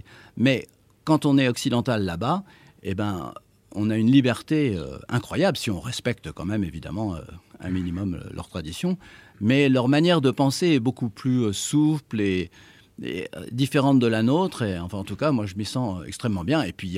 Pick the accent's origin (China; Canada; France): France; now in India; du fait d'être français et d'être né dans une autre culture